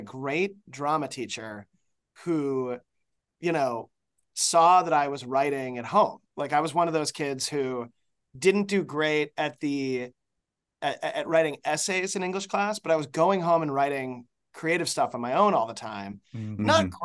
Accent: Chicago, Illinois, United States; I was born in Chicago.

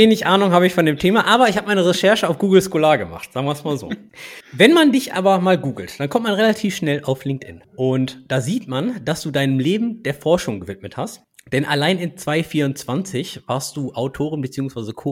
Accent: Duisburg, North Rhine-Westphalia, Germany; ich komme aus Duisburg, das bedeutet Stahlindustrie, Kohleindustrie.

